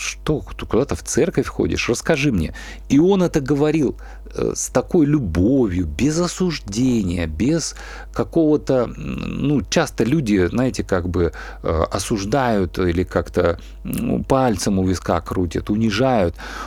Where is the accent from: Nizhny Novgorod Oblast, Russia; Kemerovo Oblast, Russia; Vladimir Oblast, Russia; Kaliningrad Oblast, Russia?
Kemerovo Oblast, Russia; Leninsk-Kuznetsky; now in Moscow, Russia; Я жил в это время в Москве здесь, да, моя семья, я сам родом из Ленинска-Кузнецкого, город такой под Кемерово, в Кузбассе.